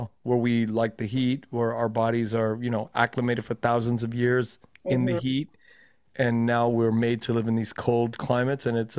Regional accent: United States; and I'm proud of being American.

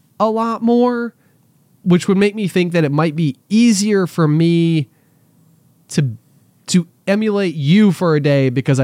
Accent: Roanoke, Virginia, United States; instead of growing up in Roanoke, Virginia, but drop me into like California

